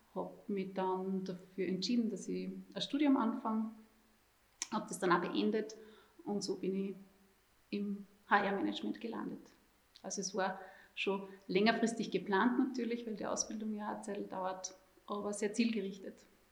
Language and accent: German; Vorderstoder, Upper Austria, Austria; now in Kirchdorf, Austria; Ich komme ursprünglich, komme aus Vorderstuder. Ich sage immer, ich bin aufgewachsen wie Heidi. Bin aber jetzt in die Nähe von Kirchdorf gezogen